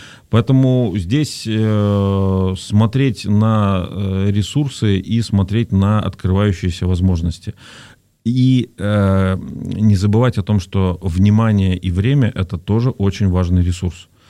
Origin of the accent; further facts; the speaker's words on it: Ural, Russia; так как сам я с Урала, я это называю правило реальных или правильных пацанов